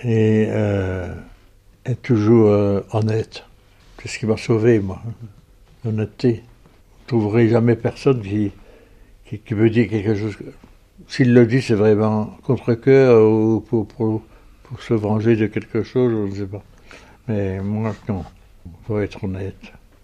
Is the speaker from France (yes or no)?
yes; France; born there; Moi, je suis né en France.